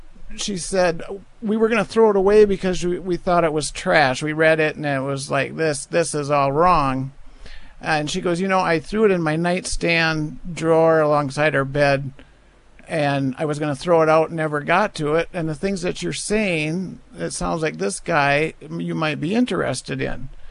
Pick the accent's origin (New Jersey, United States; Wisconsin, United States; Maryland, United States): Wisconsin, United States; I'm from Wisconsin, and say hi to my family back at home.